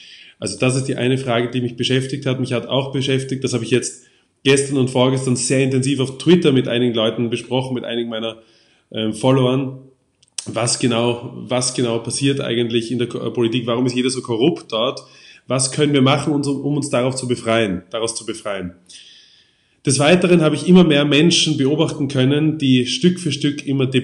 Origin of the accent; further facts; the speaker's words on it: Austria; first language German; mein Heimatland Österreich oder meinen Kontinent Europa und natürlich den gesamten deutschen Sprachraum. Und andererseits, da ja Deutsch auch meine Muttersprache ist